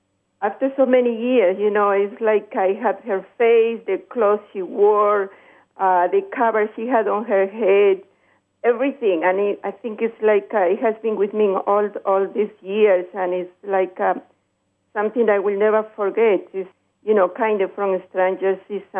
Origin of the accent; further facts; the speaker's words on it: Peru; English is a second language; now in Chicago, United States; Originally, I'm from Peru.